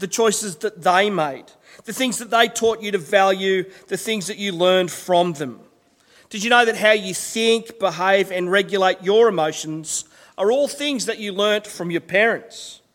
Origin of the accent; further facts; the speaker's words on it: Sydney, New South Wales, Australia; I grew up in Sydney, but my dad was from Brisbane.